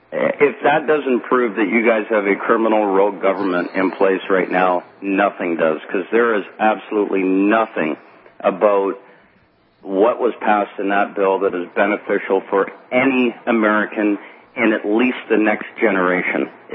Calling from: Canada; I'm calling from Canada, so I say you guys

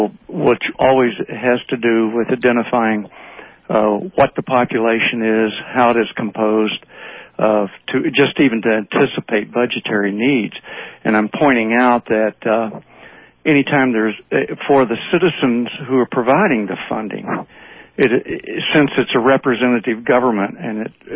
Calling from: Portland, Oregon, United States; Portland.

